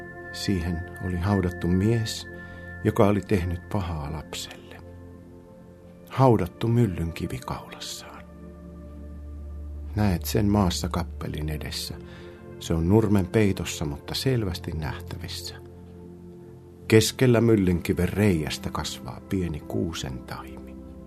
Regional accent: Mikkeli, South Savo, Finland; ja olen Mikkelistä.

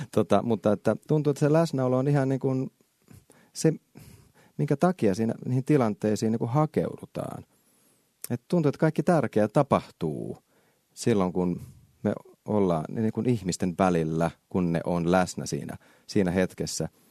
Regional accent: Kauhajoki, South Ostrobothnia, Finland; Mä olin kotikaupungissani Kauhajoella keikalla

